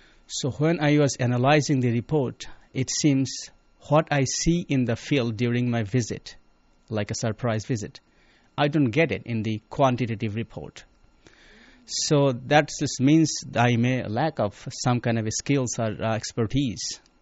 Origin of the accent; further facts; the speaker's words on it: Bangladesh; Okay. Well, I'm from Bangladesh. It's a rural country, and I'm born and brought up in a rural village.